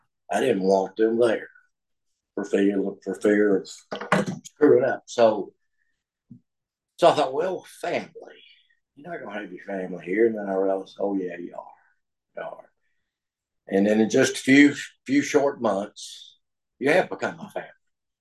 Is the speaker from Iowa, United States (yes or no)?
no; Tennessee, United States; My roots. I grew up in East Tennessee, in a brand new subdivision.